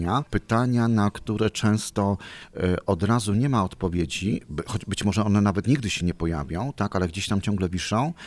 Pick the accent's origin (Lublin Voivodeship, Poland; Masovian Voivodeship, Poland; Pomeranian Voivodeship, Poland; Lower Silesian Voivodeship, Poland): Lower Silesian Voivodeship, Poland; Smolec; kto wybudował dom, w którym ja się wychowałem w Smolcu, no bo nie był to mój ani dziadek, ani pradziadek. To ja zaznaczam jedną rzecz, że ja już jestem tym pokoleniem, które na Dolnym Śląsku mieszka już od dziada, pradziada